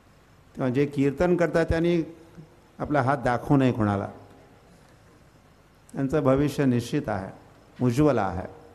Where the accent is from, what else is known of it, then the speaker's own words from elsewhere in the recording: Arawade, Maharashtra, India; also born or lived in Tasgaon / Sangli; माझं गाव म्हणजे आरवडे गाव, माझं गाव त्या आरवड्याच्या मातीमध्ये किंवा सांगलीच्या मातीमध्येही तासगावच्या मातीमध्ये बालपण आणि इथेच.